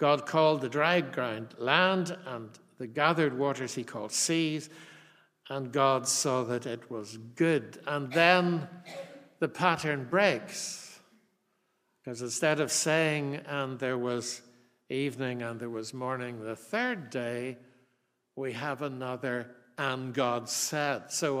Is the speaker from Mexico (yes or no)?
no; Northern Ireland, United Kingdom; accent: Armagh; Maybe it's just my annoying Armagh accent that's producing the feedback.